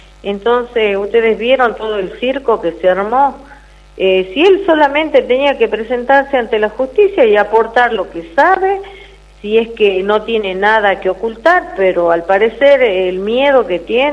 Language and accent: Spanish; San Salvador de Jujuy, Jujuy, Argentina; Yo soy de San Salvador de Jujuy.